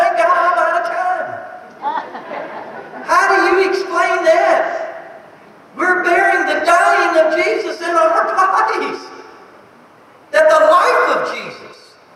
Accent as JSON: {"language": "English", "town": "Orlando", "region": "Florida", "country": "United States", "tie": "born or raised there", "said": "I grew up in Orlando, Florida. I didn't know what a winter really was, a fireplace was."}